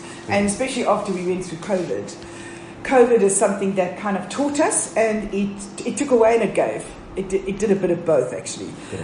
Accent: Johannesburg, Gauteng, South Africa; We're from Joburg.

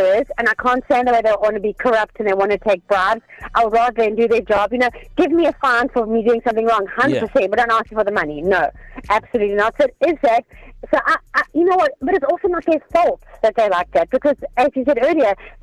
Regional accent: South Africa; we are still the proudest nation, and we're still South African, all of us together, you know.

